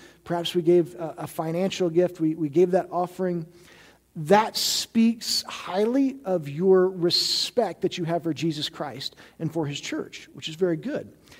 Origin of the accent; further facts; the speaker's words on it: Missouri, United States; I grew up in Missouri, so he was over 8 hours away.